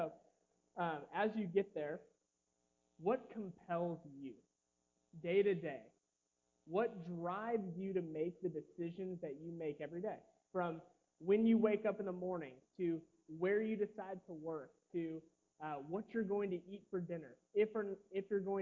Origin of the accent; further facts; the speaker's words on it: Roselawn, Indiana, United States; And so I drive up from Evansville, Indiana, and I love being here. I grew up in Roselawn, became a Christian in college, and the rest is kind of history from there.